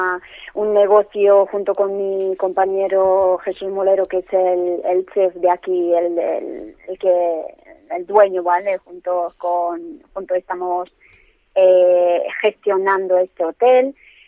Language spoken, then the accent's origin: Spanish; Barcelona, Catalonia, Spain; venimos de Barcelona, por lo tanto no sabíamos mucho de la zona.